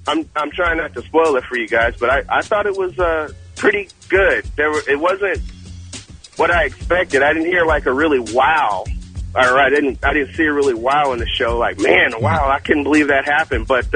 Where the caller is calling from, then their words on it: Riverside, California, United States; I'm calling from Riverside.